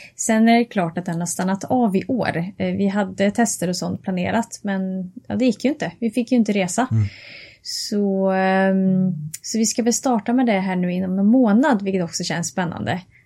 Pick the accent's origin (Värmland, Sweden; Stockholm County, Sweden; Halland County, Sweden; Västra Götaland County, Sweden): Värmland, Sweden; Karlstad; jag kommer ifrån Värmland och Karlstad